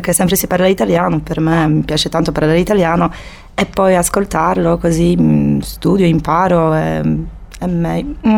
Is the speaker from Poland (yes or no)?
yes; Poland; Italian is a second language; now in Cagliari, Italy; Sono polacca.